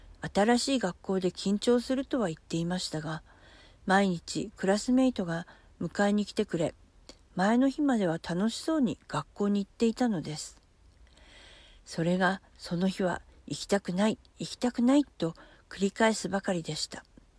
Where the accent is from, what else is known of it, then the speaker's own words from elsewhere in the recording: Hokkaido, Japan; moved away as an adult; now in Tokyo, Japan; 私は今から15年ほど前に主人と息子2人と共に生まれ育った北海道から東京へと引っ越してきました。